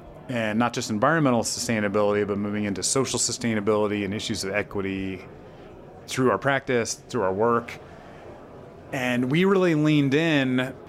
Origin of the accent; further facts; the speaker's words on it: New York, United States; now in Seattle, United States; New York. I'm from New York suburbs, and went to UVA as an undergrad.